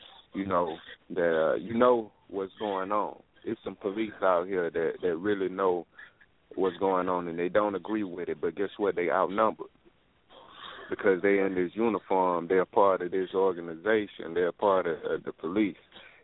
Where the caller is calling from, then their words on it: Atlanta, Georgia, United States; Black Power, man. I'm calling from Atlanta, Georgia.